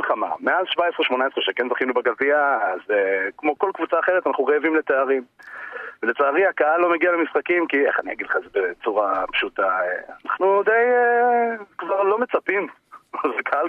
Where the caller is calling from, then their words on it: Haifa, Haifa District, Israel; אני מחיפה, מנווה שאנן.